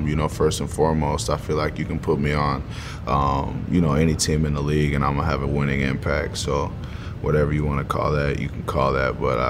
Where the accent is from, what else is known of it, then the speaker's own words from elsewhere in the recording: Richmond, Indiana, United States; I mean, growing up in Richmond, Indiana, a small town of like 30,000 people, you gotta fight for your respect